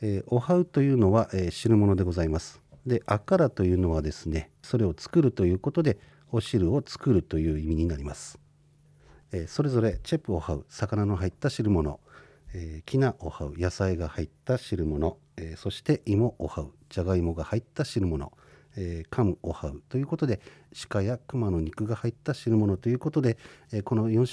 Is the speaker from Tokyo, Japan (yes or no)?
no; Shinhidaka, Hokkaido, Japan; 私は新日高町出身の … NPO 法人新日高園協会の事務局を務めておりまして、20何年ぐらいですね、長いことアイヌ語を続けているものでございます。